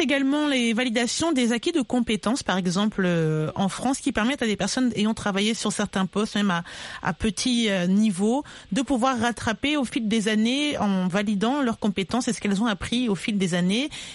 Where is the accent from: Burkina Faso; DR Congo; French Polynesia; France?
Burkina Faso; Chez nous, au Burkina Faso, le gouvernement veut lancer un tel processus